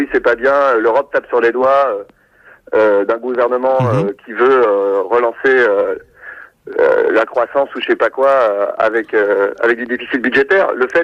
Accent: Germany; French is a second language; Non, je suis allemand.

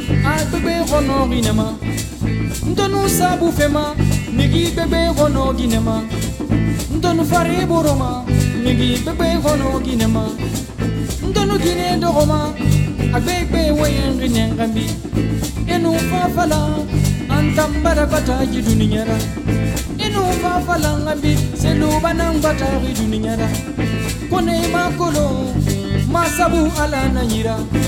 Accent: Guinea; Je viens de Guinée-Conakry.

